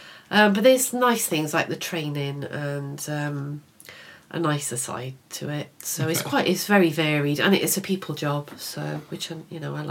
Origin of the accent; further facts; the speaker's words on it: Wales, United Kingdom; moved away as an adult; now in Berkshire, United Kingdom; I have 2 long-standing friends who live in Wales, because we moved from Wales when Stephen was 5 to be here in Berkshire. So I've known my friend Helen and Sarah since we were 4. We went to school together in infants.